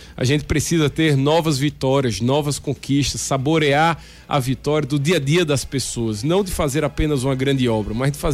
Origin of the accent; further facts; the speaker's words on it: Pernambuco, Brazil; primeiro como ser humano, mas também enquanto pernambucano, isso me motiva